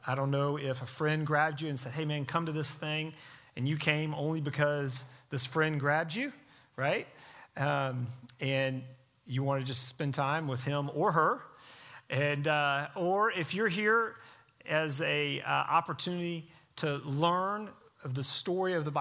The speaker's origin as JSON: {"language": "English", "town": "Dallas", "region": "Texas", "country": "United States", "tie": "born or raised there", "said": "I grew up here in Dallas, Texas."}